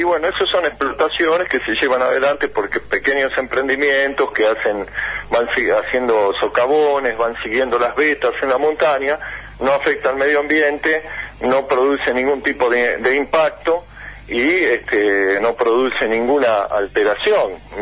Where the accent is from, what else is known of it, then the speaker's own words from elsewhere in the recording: Buenos Aires, Argentina; yo soy de Buenos Aires, sí. Pero gracias a la decisión de los vecinos, me he matriculado en Catamarca